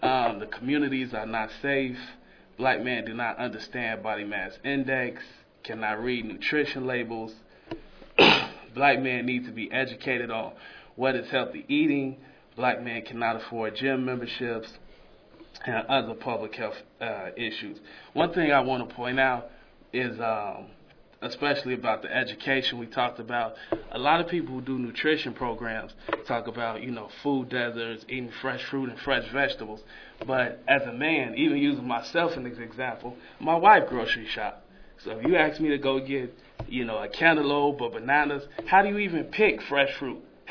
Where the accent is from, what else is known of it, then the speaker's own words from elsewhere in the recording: Chicago, Illinois, United States; I'm sorry, I'm from Chicago, so knee highs.